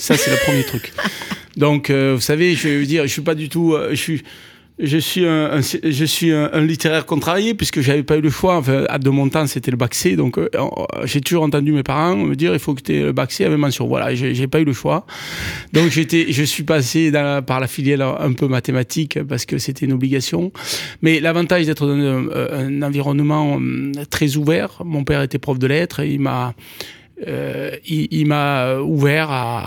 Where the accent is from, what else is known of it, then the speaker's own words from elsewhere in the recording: Occitanie, France; Moi, je suis issu des Cévennes. Vous savez, j'ai grandi. Ma petite enfance, c'est les Cévennes.